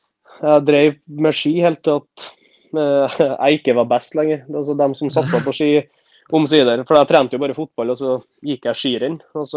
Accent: Hemne, Trøndelag, Norway; Jeg er jo fra Hemne

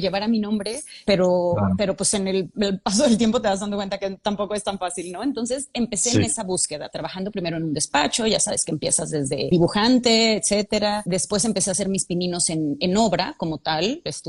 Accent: Guadalajara, Jalisco, Mexico; ahorita estoy desde Guadalajara, como les decía, que yo soy de Guadalajara, entonces estoy desde casa

